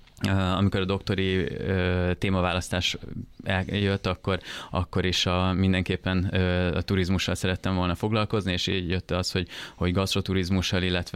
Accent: Siófok, Somogy, Hungary; Én Balatonon születtem, Siófokon, ott jártam iskolába is

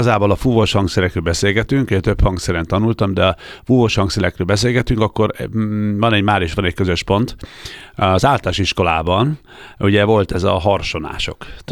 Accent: Gyula, Békés, Hungary; Gyulán, ahol én felnőttem, az egyes számú általános iskolában, ének zenei tagozatára járva

